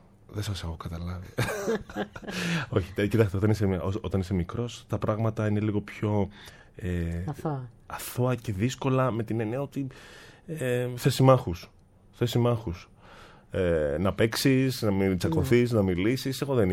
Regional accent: Patras, Western Greece, Greece; Είχε στην Πάτρα σινεμά, απλώς εμάς δεν μας πηγαίνανε, ξέρετε.

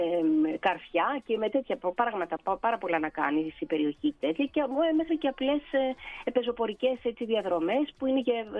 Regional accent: Athens, Attica, Greece; μένω στην Μεσσηνία και πολλά χρόνια τώρα. Με φιλοξενεί εδώ πολλά χρόνια, έχω κάνει την οικογένειά μου και κατάγομαι από την Αθήνα.

